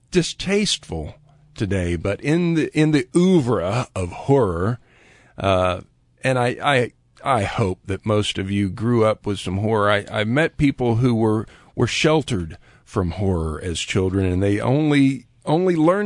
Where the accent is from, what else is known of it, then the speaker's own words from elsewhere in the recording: Lakeland, Florida, United States; It adjoins the town where I grew up, Lakeland, Florida. Yeah, that's what's wrong with me. I grew up in Florida.